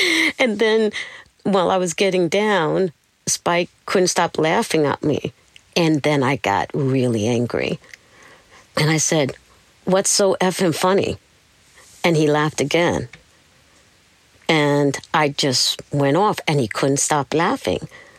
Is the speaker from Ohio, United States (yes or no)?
no; Brooklyn, New York, United States; I said, yeah, I'm from Brooklyn.